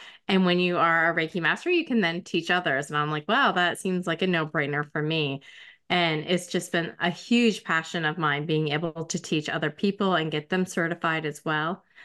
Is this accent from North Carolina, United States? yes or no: no; Vermont, United States; So I am from Vermont, right up next to the Canadian border. So I'm pretty much in the middle of nowhere.